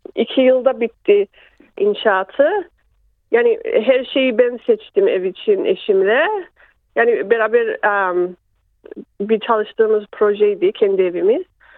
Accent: Australia; also born or lived in Cyprus; Kıbrıs doğumluyum. Evet. 1 yaşında geldim. Yani burada okudum, büyüdüm.

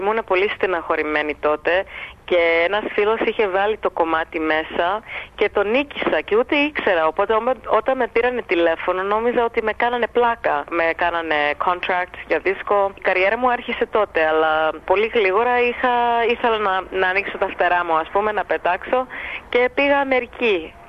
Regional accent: Darwin, Northern Territory, Australia; Τυπική ελληνική αυστραλοελληνική οικογένεια. Μεγάλωσα στον Ντάρουιν, μέσα σε ελληνική οικογένεια. Μιλούσαμε στα ελληνικά στο σπίτι, όλα αυτά.

